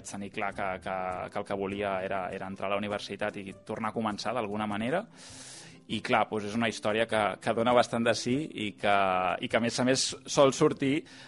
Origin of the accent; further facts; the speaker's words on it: Vilassar de Mar, Catalonia, Spain; now in Barcelona, Spain; tinc 33 anys, sóc de Vilassar de Mar, tot i que fa uns quants anys que visc a Barcelona.